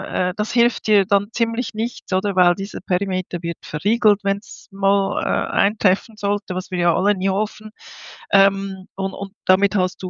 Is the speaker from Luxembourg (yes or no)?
no; Switzerland; bei uns in der Schweiz